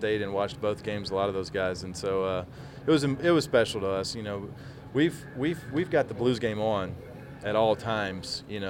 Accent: Georgia, United States; where I'm from in my hometown. And people in Georgia, just, you know, South Georgia, there's no snow or ice around anywhere.

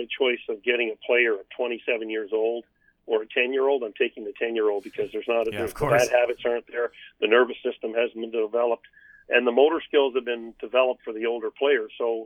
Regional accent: Sault Ste. Marie, Ontario, Canada; I grew up in Sault Ste. Marie, and I was doing cross-ice games at 5 in the morning through the week in the early 70s

